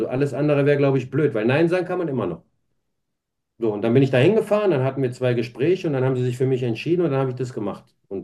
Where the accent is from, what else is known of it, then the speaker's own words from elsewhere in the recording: North Rhine-Westphalia, Germany; Ich komme vom Niederrhein, im Ruhrpott so. Ne? Das ist meine Mentalität, das ist meine Heimat.